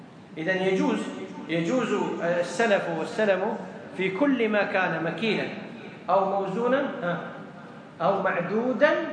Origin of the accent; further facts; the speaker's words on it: Kuwait; إحنا عندنا في الكويت يقول أجنبي